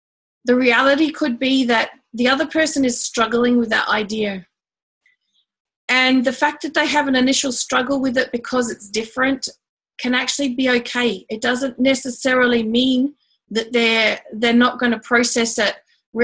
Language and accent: English; Australia; Anyway, the whole idea of being my Aussie self went well with the audience because it was the Aussie audience.